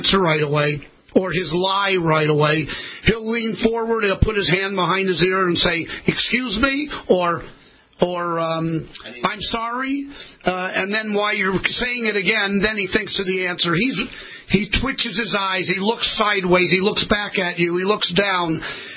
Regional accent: California, United States; I was raised in California, and starting at 17, I went to the thoroughbred racetracks in Southern California

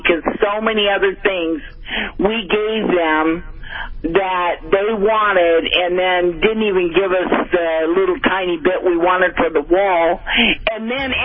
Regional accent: California, United States; also born or lived in Michigan; I was born in Michigan, but yeah. I came from Southern California.

